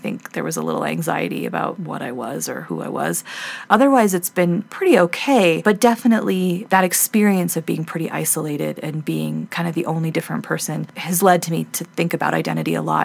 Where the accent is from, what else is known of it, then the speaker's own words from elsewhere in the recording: Casper, Wyoming, United States; I certainly know this for myself just growing up in Casper. You don't have to think about race very often in Wyoming